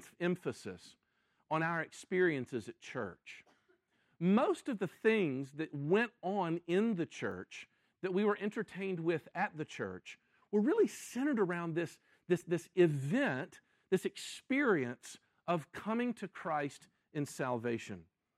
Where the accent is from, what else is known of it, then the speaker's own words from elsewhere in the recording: Memphis, Tennessee, United States; moved away as an adult; I was born in Memphis, Tennessee, was raised and went to high school there, even stuck around to go to college at what then was Memphis State University, now is the University of Memphis, and didn't even leave Memphis really to live any other place